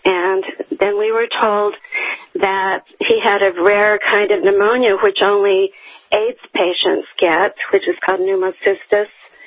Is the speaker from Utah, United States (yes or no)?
yes; Salt Lake City, Utah, United States; I was born and raised in Salt Lake City.